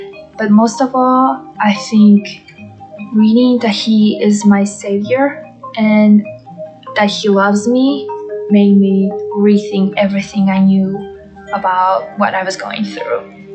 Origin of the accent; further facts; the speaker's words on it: Latvia; I'm from Latvia.